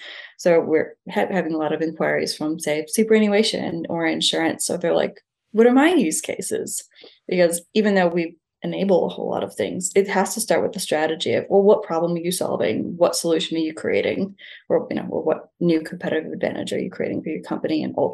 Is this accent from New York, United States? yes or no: yes; Niagara Falls, New York, United States; Yeah, so I'm from Niagara Falls in the US.